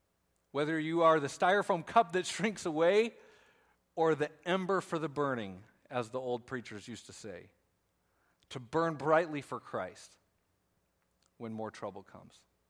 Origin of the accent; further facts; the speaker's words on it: Colorado, United States; I'm from Colorado, and I remember growing up, we'd go camping.